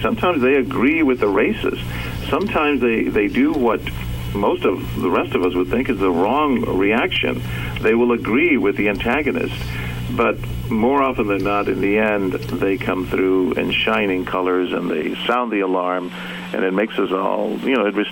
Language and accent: English; San Antonio, Texas, United States; where I grew up in San Antonio, in poverty. We were migrant farm workers.